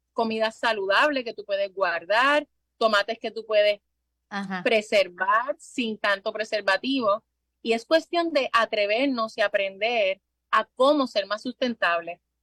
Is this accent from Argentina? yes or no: no; Aguadilla, Puerto Rico; En Aguadilla, que nosotros somos de Aguadilla